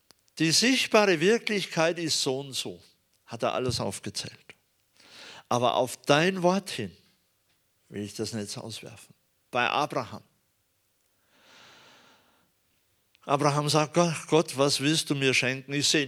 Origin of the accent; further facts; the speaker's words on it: Bavaria, Germany; Ich komme aus Bayern